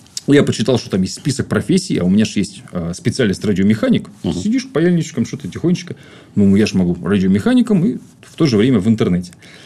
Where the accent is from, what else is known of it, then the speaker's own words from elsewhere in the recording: Kirov, Kirov Oblast, Russia; меня в родном городе, в Кирове